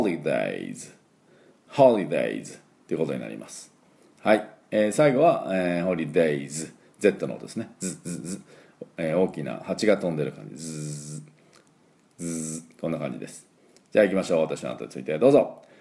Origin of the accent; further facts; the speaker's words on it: Fukuoka, Japan; 九州はもちろん私のふるさと福岡